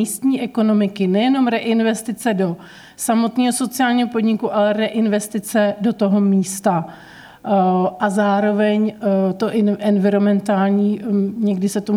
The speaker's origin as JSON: {"language": "Czech", "town": "Kamenický Šenov", "region": "Liberec Region", "country": "Czechia", "tie": "born or raised there", "lives_now": "Prague, Czechia", "said": "že jsem prožila většinu svého mládí v Libereckém kraji, v Kamenickém Šenově, to je v okrese Česká Lípa"}